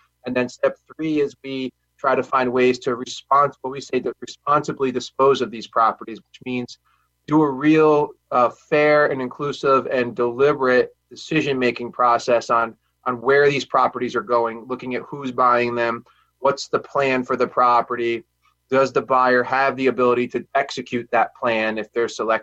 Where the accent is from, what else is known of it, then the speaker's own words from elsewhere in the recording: Bethlehem, New York, United States; So I was raised in the Capital Region. I grew up largely in the town of Bethlehem.